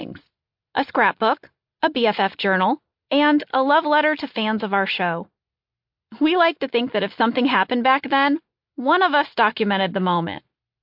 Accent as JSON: {"language": "English", "town": "St. Louis", "region": "Missouri", "country": "United States", "tie": "born or raised there", "said": "I grew up in St. Louis, Missouri."}